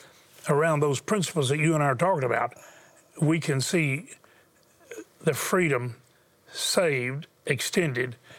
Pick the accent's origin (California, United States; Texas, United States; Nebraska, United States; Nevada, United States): Texas, United States; Houston; born there; I was born in Houston and the product of a rape.